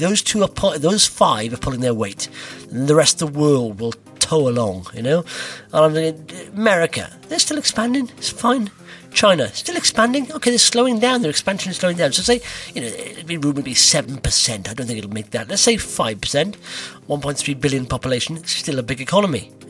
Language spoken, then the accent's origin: English; Wales, United Kingdom; I'm from Wales